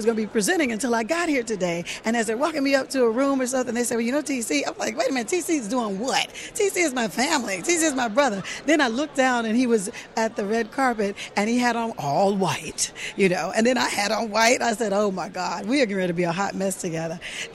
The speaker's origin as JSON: {"language": "English", "town": "Atlanta", "region": "Georgia", "country": "United States", "tie": "born or raised there", "said": "I'm a black woman who was honor for all my hard work in Atlanta, my hometown, by us."}